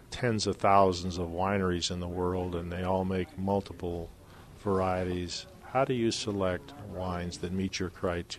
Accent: Sonoma, California, United States; I grew up in Sonoma, and I knew the Bunshu family quite well, went to high school with them.

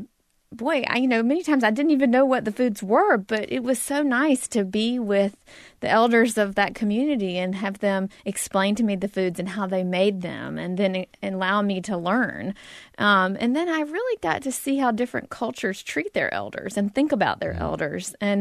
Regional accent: North Carolina, United States; So growing up in North Carolina, I would say that I was not exposed to great ethnic food growing up.

